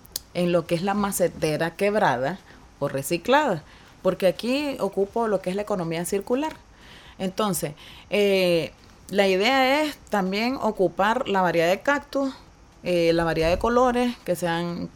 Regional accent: Masaya, Nicaragua; Vengo de la ciudad de Masaya, creativa, ciudad de las flores, ciudad del huipil, ciudad de todo.

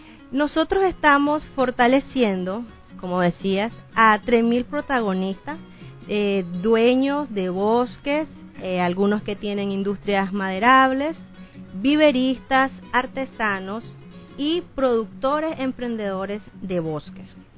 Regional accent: Nicaragua; los lazos que tenemos como comunidad y como pueblo nicaragüense

